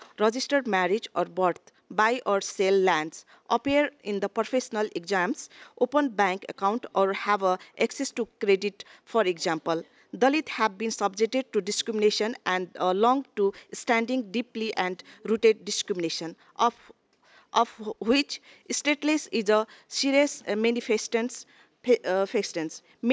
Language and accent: English; Nepal; from Nepal